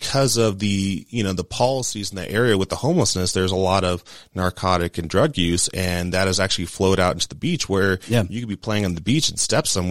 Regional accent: California, United States; now in Arizona, United States; Because I came from California. Mm-hmm. When I first came to Arizona, I had to basically embrace the culture

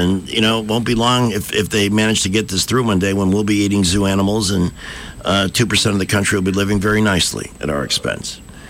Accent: Chicago, Illinois, United States; I grew up in Chicago with the Daily Democrats

